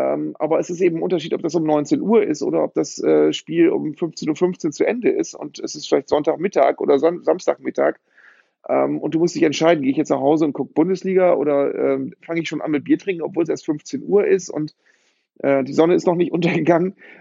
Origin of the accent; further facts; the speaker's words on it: Bremen, Germany; Ich habe tatsächlich in meiner Kindheit schon in Bremen, was gar nicht so einfach war, mir Vorrichtungen gebaut